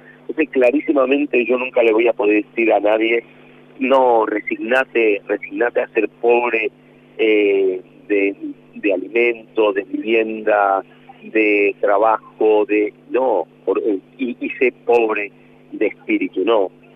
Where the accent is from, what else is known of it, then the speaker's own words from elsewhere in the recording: Málaga, Andalusia, Spain; born there; En Málaga, en el sur de España.